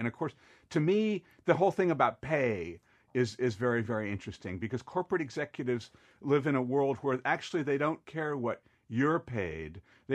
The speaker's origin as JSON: {"language": "English", "town": "Washington", "region": "District of Columbia", "country": "United States", "tie": "born or raised there", "said": "And B, I grew up in Washington, D.C., so I'm pro-Redskins"}